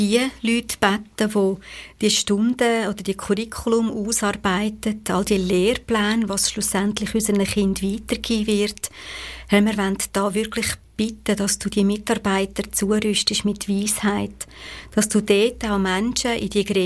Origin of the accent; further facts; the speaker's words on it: Switzerland; Dass wir da bei uns in der Schweiz so viele Möglichkeiten haben